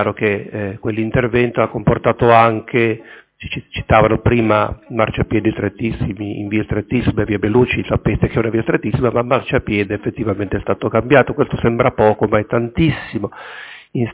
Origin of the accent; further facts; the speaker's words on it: Genoa, Liguria, Italy; io sono di Sestri Ponente e conosco meglio altre zone della città